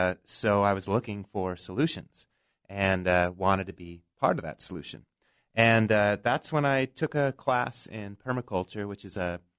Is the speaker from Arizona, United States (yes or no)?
yes; Tucson, Arizona, United States; Well, I grew up in Tucson.